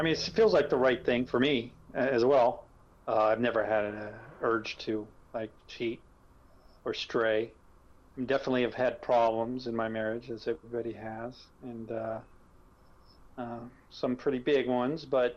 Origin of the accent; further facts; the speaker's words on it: United States; I know you grew up in England, I grew up in America, but we're in the same generation, Generation X.